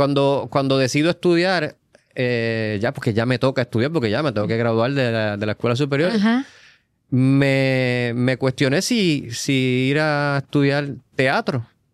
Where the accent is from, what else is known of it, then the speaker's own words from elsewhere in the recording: Cabo Rojo, Puerto Rico; also born or lived in Guayama; Y entonces se regresan a Cabo Rojo y me crié completamente en Cabo Rojo. Luego en la adolescencia fui a Guayama.